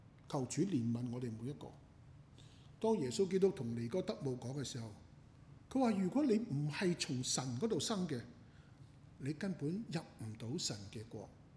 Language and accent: Cantonese; China; 我哋中國人都有呢句説話嘅喎